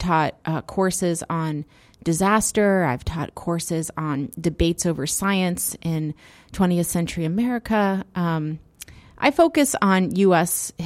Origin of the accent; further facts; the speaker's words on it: Florida, United States; And so I, growing up in Florida and having traveled extensively throughout the South